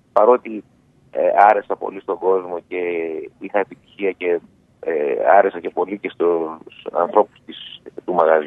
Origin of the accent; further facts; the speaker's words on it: Thessaloniki, Central Macedonia, Greece; moved away as an adult; now in Athens, Greece; έφυγα από τη Θεσσαλονίκη. Ήρθα στην Αθήνα. Ήρθα σε ένα καινούριο περιβάλλον, μόνος μου.